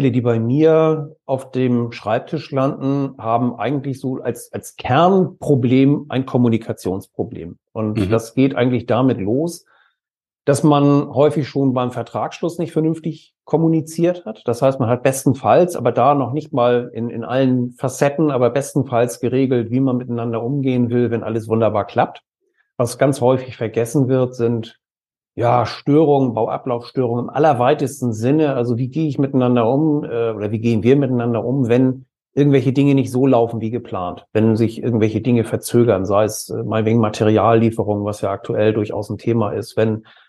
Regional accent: Kiel, Schleswig-Holstein, Germany; Ja, wir kommen aus Norddeutschland, genauer gesagt aus Kiel, aus dem schönen Schleswig-Holstein.

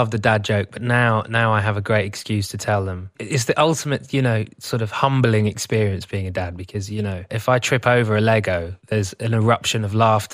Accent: United Kingdom; I'm typically British in that way.

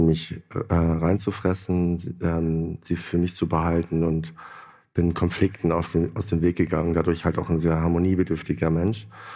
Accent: Lower Saxony, Germany; bei uns in Ostfriesland, wo die Kühe vor der Haustür stehen, hat man sehr, sehr, sehr, sehr wenig über Gefühle gesprochen.

